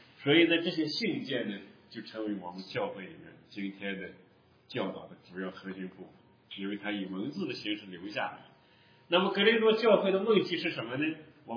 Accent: China; 一说祭物呢，我们中国人并不太陌生，对吧？因为我们中国人，你从小长大的环境里面，你会接触到佛教，会接触到道教

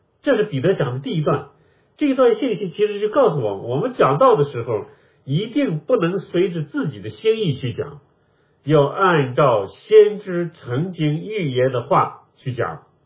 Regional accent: Shaanxi, China; accent: Northern; 那么就像我们今天讲话，我这是北方口音，你们上海人照样听得好好的，这就是一种恩赐。是吧？我可以讲我的陕北话

